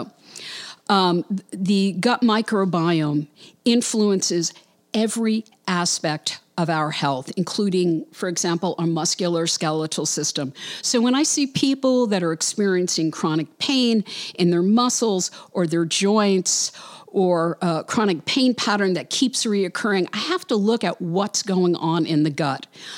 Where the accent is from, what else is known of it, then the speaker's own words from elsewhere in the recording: Brooklyn, New York, United States; She lives in Brooklyn, New York, yay, my hometown